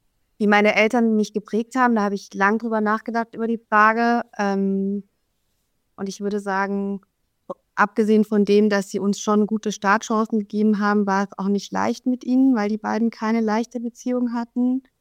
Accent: Munich, Bavaria, Germany; Also, ich bin 1984 in München geboren und bin dort auch aufgewachsen.

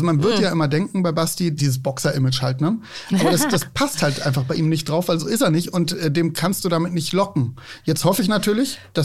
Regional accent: Hamburg, Germany; Ich bin Hamburger, der jetzt seit 12 Jahren in Bayern lebt.

